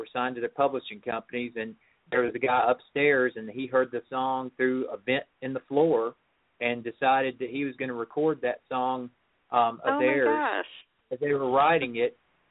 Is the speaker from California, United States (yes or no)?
no; Chattanooga, Tennessee, United States; because my hometown didn't really have a country music scene. I'm from Chattanooga, Tennessee area.